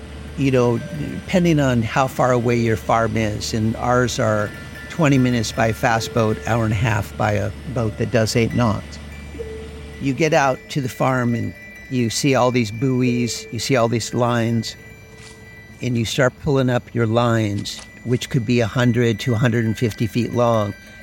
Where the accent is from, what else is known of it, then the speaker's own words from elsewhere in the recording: Alaska, United States; I'm an Eyak Athabascan native from the Copper River Delta in Prince William Sound, and I'm from the Eagle Clan.